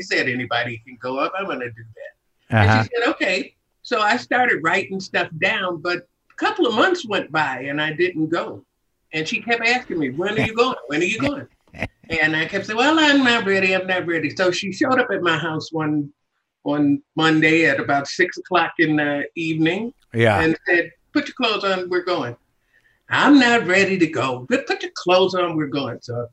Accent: Chicago, Illinois, United States; Yeah, I left Chicago. I started doing stand-up in Chicago in 1974.

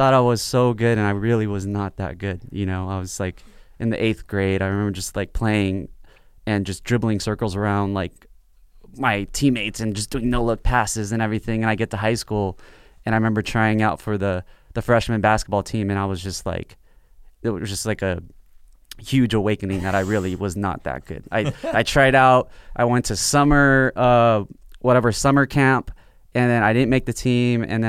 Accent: Harbor City, California, United States; No, I grew up in the South Bay, which is like Harbor City.

